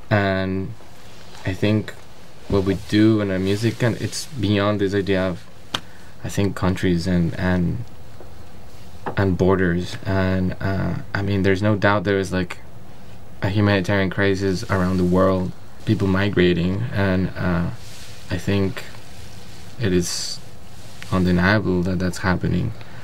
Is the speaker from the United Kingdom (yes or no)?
no; Bogotá, Colombia; English is a second language; now in New York, United States; I grew up in Bogota, in a city, and I'm from Colombia